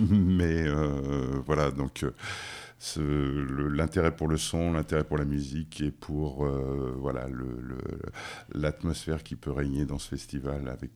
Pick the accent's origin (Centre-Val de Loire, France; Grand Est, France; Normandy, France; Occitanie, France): Normandy, France; also born or lived in Paris; Moi, je suis avec un père toulousain, mais j'ai vécu en Normandie, en fait. Dieppe, Rouen et puis Paris.